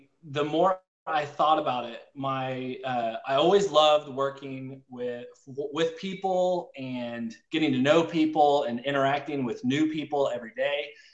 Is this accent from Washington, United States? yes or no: no; Dallas, Texas, United States; And I'm originally from Dallas, Texas. So shout out Dallas, Texas